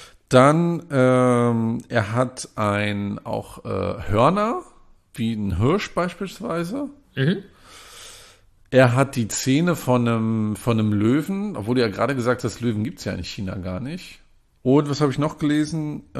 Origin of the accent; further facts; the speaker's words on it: Mecklenburg-Vorpommern, Germany; aus meiner Heimat ist ja der Ochse im Landeswappen in Mecklenburg-Vorpommern.